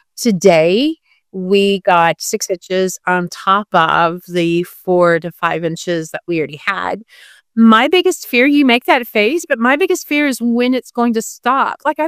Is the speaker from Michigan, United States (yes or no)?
no; Dallas–Fort Worth, Texas, United States; now in Vermont, United States; So actually, I'm from the Dallas-Fort Worth area, live in Vermont.